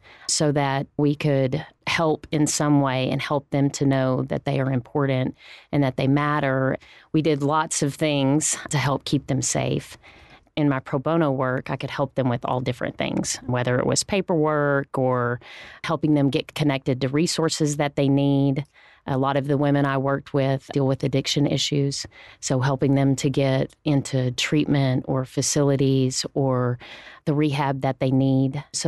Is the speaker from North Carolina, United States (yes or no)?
no; Abernathy, Texas, United States; also born or lived in Lubbock; I was born in Lubbock. I grew up in Abernathy. I graduated from Abernathy High School and went on to Texas Tech